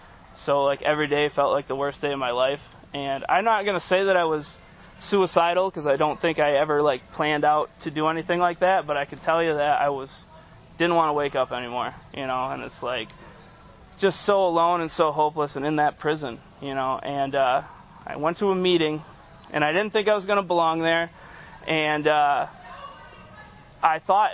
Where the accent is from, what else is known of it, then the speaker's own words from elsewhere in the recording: Michigan, United States; I'm an addict from Michigan